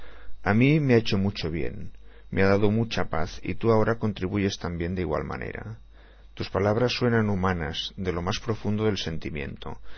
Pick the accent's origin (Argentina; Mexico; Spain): Mexico; moved away as an adult; now in San Diego, United States; Yo soy mexicano y mi esposa es panameña, pero vivimos felizmente en San Diego, California. Tanto ella como yo llegamos a los Estados Unidos cuando ya éramos un poco adultos. Bueno, yo más que ella. Yo ya tenía 25 y ella 18.